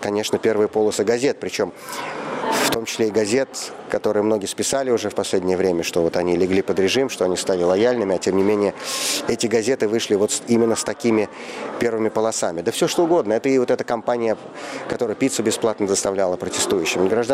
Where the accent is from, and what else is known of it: Moscow, Russia